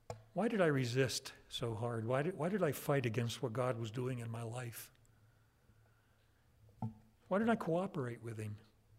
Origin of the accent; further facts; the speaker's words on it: New York, United States; also born or lived in Miami / Jackson, Mississippi; And of course, I was a Yankee. And I moved from New York area down to Miami, which is sort of Yankee South.